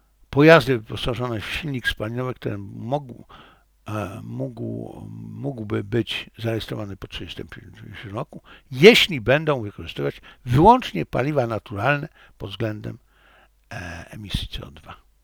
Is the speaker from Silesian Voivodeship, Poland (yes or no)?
yes; Zabrze, Silesian Voivodeship, Poland; pochodzę z Zabrza, a do Kędzierzyna było bardzo blisko, no, jakieś tam 35 km.